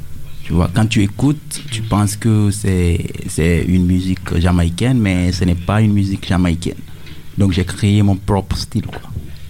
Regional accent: Guinea; Je viens de la Guinée-Conakry.

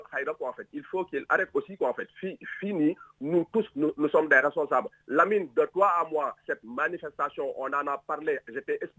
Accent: Senegal; Nous sommes tous des Sénégalais, nous sommes bien éduqués.

